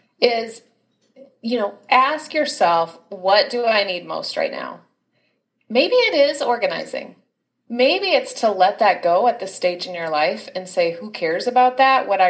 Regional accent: Kansas City, Missouri, United States; I'm from Kansas City, Missouri. That's where I'm living.

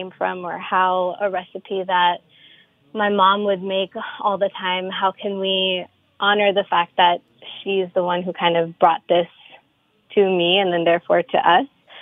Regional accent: New York, United States; born or raised there

